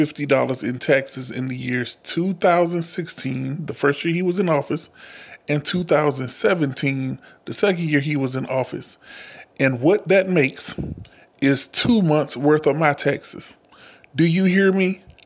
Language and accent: English; the South, United States; now in Pacific Northwest, United States; because I'm from the South, I have a completely different upbringing than most of the people who live in the PNW.